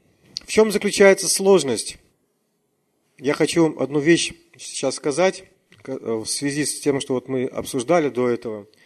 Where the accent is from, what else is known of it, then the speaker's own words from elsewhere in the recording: Siberia, Russia; Мы, сибиряки, видим реже.